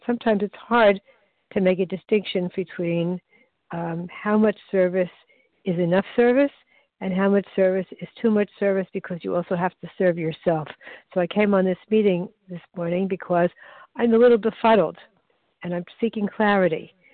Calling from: Baltimore, Maryland, United States; I'm calling from Baltimore, Maryland.

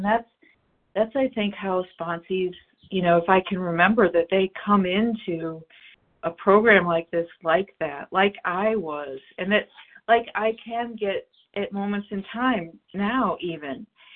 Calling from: Arizona, United States; Hi there. … I am calling from Arizona

